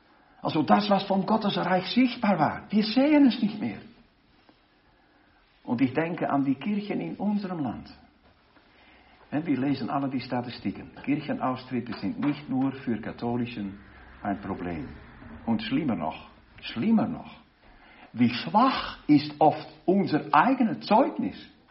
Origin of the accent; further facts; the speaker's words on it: Rotterdam, South Holland, Netherlands; German is a second language; Ich war in meinem Urlaub auch einen Tag in meiner Heimatstadt Rotterdam.